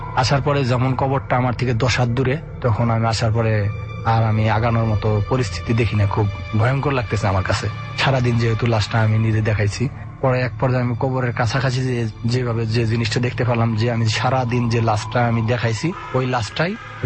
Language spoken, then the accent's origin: Bangla; Tangail, Dhaka Division, Bangladesh; born there; also born or lived in Pirgacha; now in Dhaka, Bangladesh; আমি এখন ঢাকা টঙ্গী একটা প্রাইভেট সেক্টরে জব করতেছি, এবং আমার হোম ডিস্ট্রিক্ট জন্মস্থান টাঙ্গাইল সদর ওইখানে, আর আমার গ্রামের বাড়ি আর একটা রংপুর পীরগাছা থানায়।